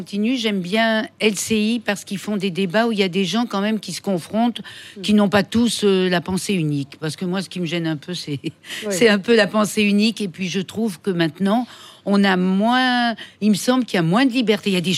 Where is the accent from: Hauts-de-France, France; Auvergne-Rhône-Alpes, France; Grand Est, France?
Auvergne-Rhône-Alpes, France; Chamalières; born there; now in Paris, France; je suis née à Chamalières